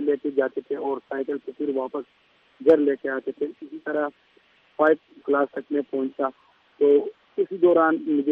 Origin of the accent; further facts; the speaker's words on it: Mardan, Khyber Pakhtunkhwa, Pakistan; اور میرا تعلق مردان شہر سے ہے